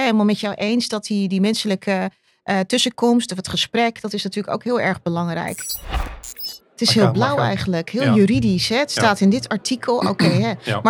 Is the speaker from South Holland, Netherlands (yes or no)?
no; Amsterdam, North Holland, Netherlands; born there; Mijn geboortestad, dus ook heel leuk dat de podcast in Amsterdam wordt opgenomen.